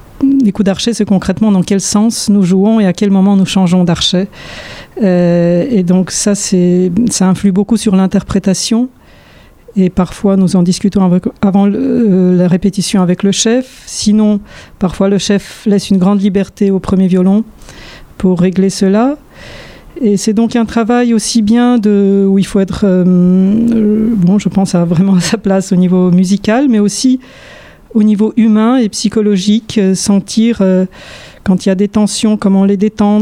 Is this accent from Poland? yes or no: yes; Warsaw, Masovian Voivodeship, Poland; now in France; mon père de Varsovie, ma mère de Budapest. Et j'ai vécu une grande partie de mon enfance à Varsovie.